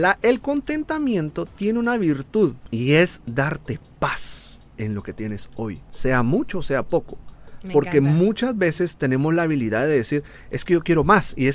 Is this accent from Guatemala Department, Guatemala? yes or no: yes; Guatemala City, Guatemala Department, Guatemala; moved away as an adult; nosotros nos mudamos de Ciudad de Guatemala, para los que no saben. Nosotros venimos de Guatemala, yo soy de Guatemala, y nos venimos hace aproximadamente 6 meses.